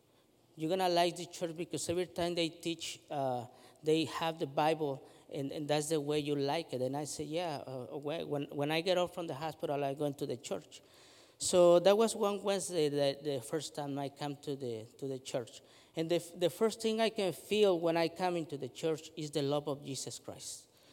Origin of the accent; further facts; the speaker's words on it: Mexico City, Mexico; now in United States; And I'm born in Mexico City. I am from Mexico City.